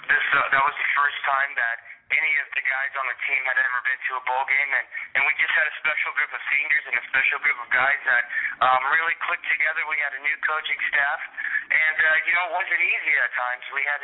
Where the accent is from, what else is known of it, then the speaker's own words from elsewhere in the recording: Kansas, United States; Well, I grew up in Kansas, and, I was a big basketball player and enjoyed playing basketball.